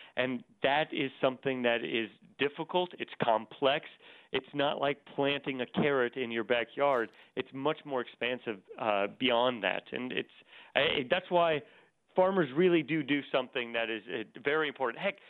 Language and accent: English; Mount Carmel, Iowa, United States; Well, heck, I grew up in Mount Carmel, Iowa, which is a town of 101 people and 26 pets.